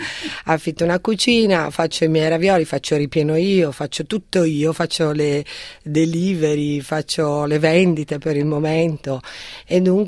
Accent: Vesime, Piedmont, Italy; Io sono cresciuta nelle Langhe, a 27 chilometri da Alba, in un paese che si chiama Vesime, e dunque in dialetto piemontese siamo dei langhetti.

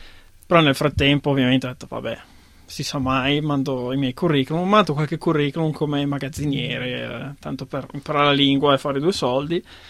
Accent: Mozzanica, Lombardy, Italy; now in Australia; Io vengo da un paesino in provincia di Bergamo, che è situato tra Bergamo, Brescia, Milano, praticamente.

